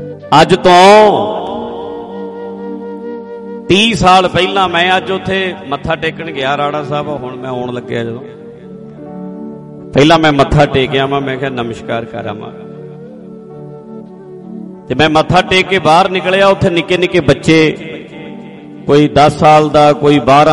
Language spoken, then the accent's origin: Punjabi; Punjab, India; ਅਸੀਂ ਤੇ ਸੰਗਰੂਰ ਇਲਾਕੇ ਦੇ ਹਾਂ, ਤੇ ਉੱਥੋਂ ਆ ਕੇ ਬੀਜ ਲੈ ਕੇ ਗਏ ਸੀ